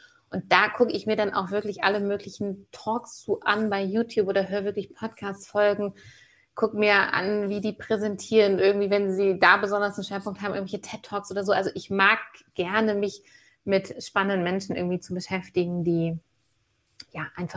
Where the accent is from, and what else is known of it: Hamburg, Germany